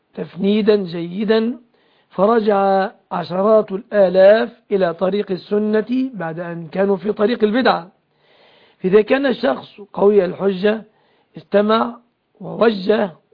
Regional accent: Mansoura, Dakahlia, Egypt; أنا باعتباري من المنصورة

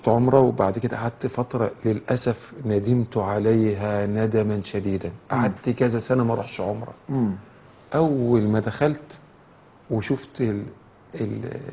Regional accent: Damietta, Damietta Governorate, Egypt; ماشي من دمياط مثلا، انا من دمياط

